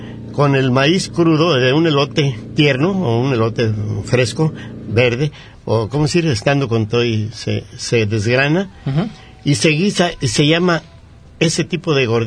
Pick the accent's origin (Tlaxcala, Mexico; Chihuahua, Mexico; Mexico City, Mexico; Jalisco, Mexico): Jalisco, Mexico; Guadalajara; la que viví en mi niñez, pues en Guadalajara, pues he estado mucho en contacto por mi familia, que tiene origen michoacano